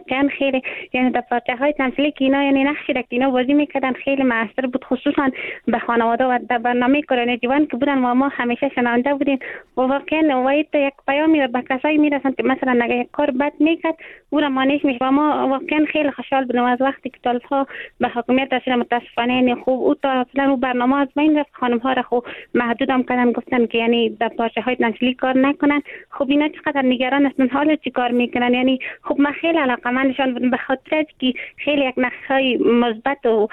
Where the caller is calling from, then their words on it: Parwan, Afghanistan; از مرکز پروان